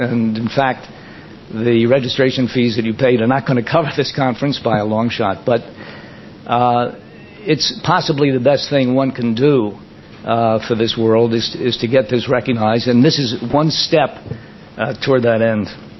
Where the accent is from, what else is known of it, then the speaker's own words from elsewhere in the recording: Far Rockaway, New York, United States; Bernie and I grew up in Far Rockaway, Queens. Queens is an outer borough of New York City, just a few miles from here.